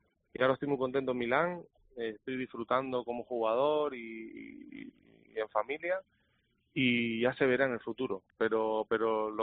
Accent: Tenerife, Canary Islands, Spain; y eso para mí, que soy de Tenerife, pues un orgullo tremendo.

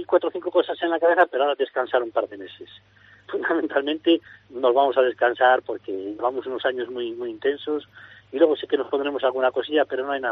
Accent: Ponferrada, Castile and León, Spain; Mira, cuando vamos fuera de aquí nadie se cree que somos de Ponferrada.

